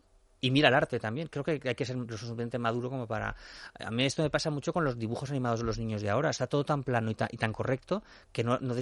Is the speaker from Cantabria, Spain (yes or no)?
no; Burgos, Castile and León, Spain; Yo soy de Burgos, por ejemplo, en Burgos también hay.